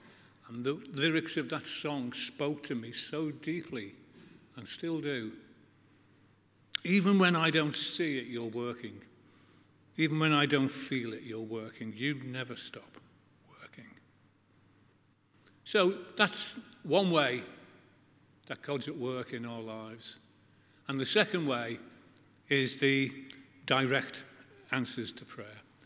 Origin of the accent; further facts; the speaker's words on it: Liverpool, North West England, United Kingdom; I was offered a job in Liverpool if I was interested. They knew I was from Liverpool and they knew I'd be interested.